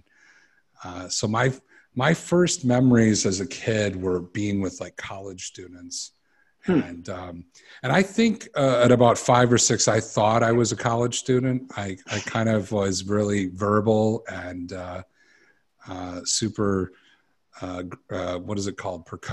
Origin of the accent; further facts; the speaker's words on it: Tennessee, United States; born there; So I was born in the South. I was actually born in Tennessee. And my parents are from the North, though.